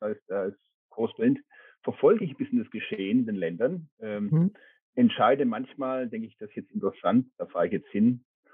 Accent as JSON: {"language": "German", "country": "Germany", "accent": "German", "said": "Also meinen deutschen Akzent hört man in jeder Sprache raus."}